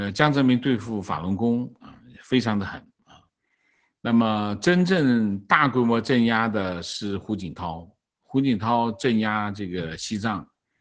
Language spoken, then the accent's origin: Chinese; Guangdong, China; 情况我在广东长大的外地人，在这里读书的过程中